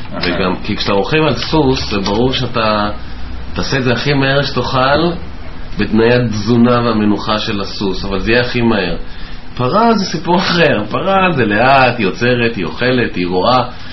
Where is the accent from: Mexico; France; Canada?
Mexico; moved away; אני גדלתי, אני נולדתי בחול וגדלתי במקסיקו, גדלתי בבית ספר בריטי, כך שהאנגלית היא בשבילי סוג של שפת אם